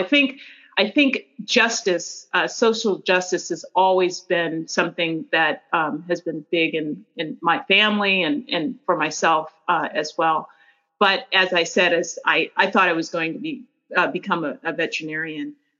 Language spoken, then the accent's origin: English; Brooklyn, New York, United States; also born or lived in Washington, D.C.; so I grew up in primarily on the East Coast in Washington, D.C., in New York, mainly in Brooklyn, New York.